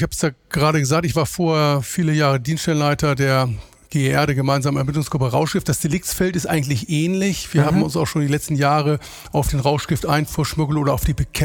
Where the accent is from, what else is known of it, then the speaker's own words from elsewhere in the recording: Lüneburg, Lower Saxony, Germany; ich komme aus dem Speckgürtel Hamburgs, aus Lüneburg